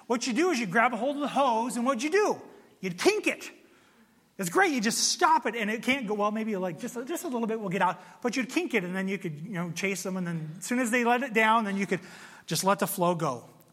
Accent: Spokane, Washington, United States; And so I remember when I was growing up in Spokane, Washington, we spent time outside in the summertime as opposed to Phoenix.

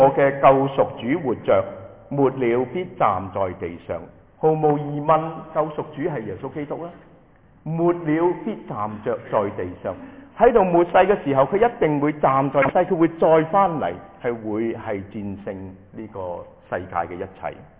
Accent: Hong Kong; 是我们香港人说浪费心机挨眼瞓啊

